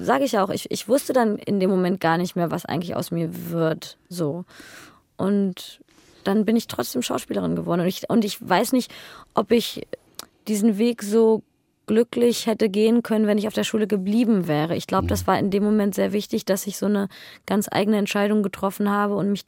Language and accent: German; Bielefeld, North Rhine-Westphalia, Germany; Oder ich meine, ich komme ja auch aus Bielefeld